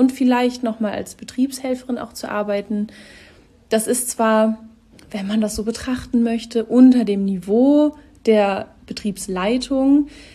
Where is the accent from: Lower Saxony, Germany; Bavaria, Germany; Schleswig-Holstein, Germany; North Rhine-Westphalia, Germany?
Schleswig-Holstein, Germany; Ratzeburg; Ich komme ursprünglich aus Ratzeburg in der Nähe von Lübeck, also südliches Schleswig-Holstein